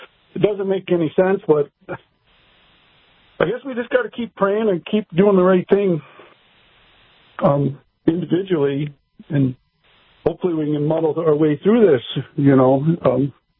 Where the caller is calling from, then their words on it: Anamoose, North Dakota, United States; Man, I'm on from the Reinowski Farms in Anamoose, North Dakota.